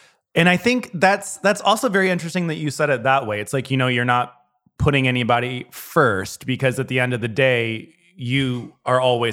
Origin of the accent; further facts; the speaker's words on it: the South, United States; because when I grew up in the South, it was very like taboo to have more than one partner.